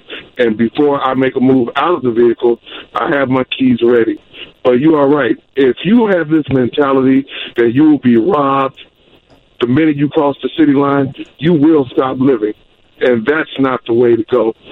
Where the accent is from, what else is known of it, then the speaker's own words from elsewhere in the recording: Chicago, Illinois, United States; I grew up here in Chicago. My father was in the United States Marine Corps, and I've lived on the South Side all 38 years of my life.